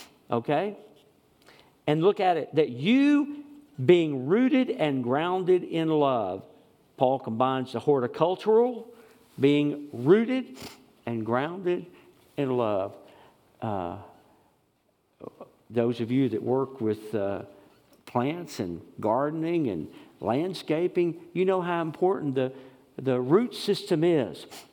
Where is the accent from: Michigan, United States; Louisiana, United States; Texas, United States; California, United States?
Texas, United States; You know, growing up in East Texas, there was a saying, I remember people saying, well, that's about as shallow as a cow track.